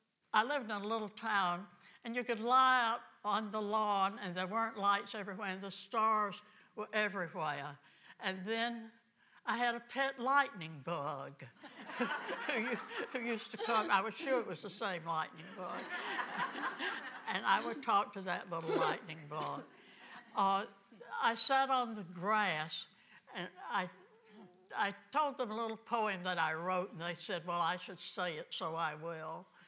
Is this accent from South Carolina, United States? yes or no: yes; Charleston, South Carolina, United States; moved away; But when I moved to New Jersey from Charleston, the tears ran down my face when I was leaving my home.